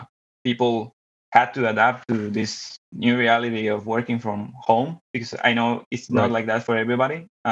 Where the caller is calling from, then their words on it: Monterrey, Nuevo León, Mexico; I'm calling from the meat capital of Mexico, Monterrey, Nuevo León.